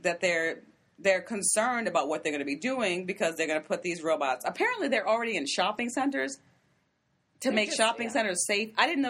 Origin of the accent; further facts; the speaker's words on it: Maryland, United States; Okay, I'm from Maryland. I'm just looking at you because you said crabbers. Excuse me? I grew up eating crabs.